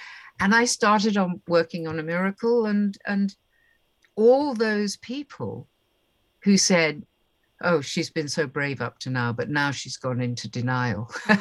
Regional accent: United Kingdom; I'm British, stiff upper lip.

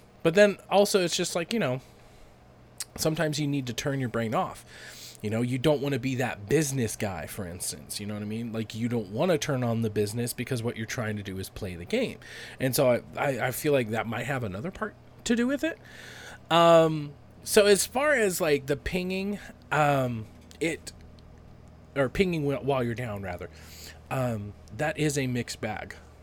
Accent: Boise, Idaho, United States; I'm from Boise, Idaho.

